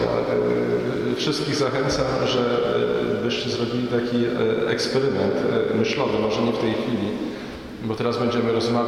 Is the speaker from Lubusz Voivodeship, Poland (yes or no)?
yes; Gorzów Wielkopolski, Lubusz Voivodeship, Poland; się urodziłem w Gorzowie na ziemiach odzyskanych, gdzie rodzice wyjechali z Podlasia. Moja rodzina po części pochodzi z Podlasia południowego, po części z północnego Mazowsza, po części z Warszawy.